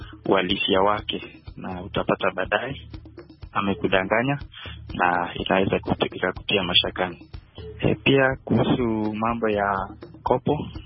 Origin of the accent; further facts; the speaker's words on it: Kericho County, Kenya; natoka jimbo la Kericho nchini Kenya